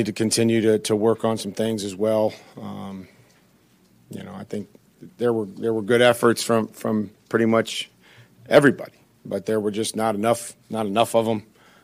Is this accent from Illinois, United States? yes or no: no; Ohio, United States; Go way back with Josh, obviously, growing up in Northeast Ohio.